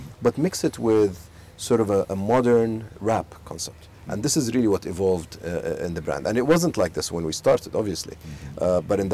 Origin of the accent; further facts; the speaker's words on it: Khobar, Eastern Province, Saudi Arabia; But yes, I grew up in Saudi Arabia. I grew up in Al Khubar. Went to school there. Went to university there.